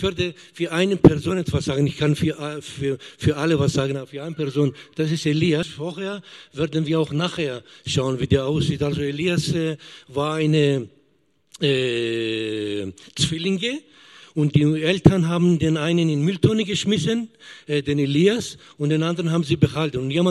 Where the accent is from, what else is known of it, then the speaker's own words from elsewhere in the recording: Leonberg, Baden-Württemberg, Germany; born there; ich bin in Deutschland geboren, in Leonberg.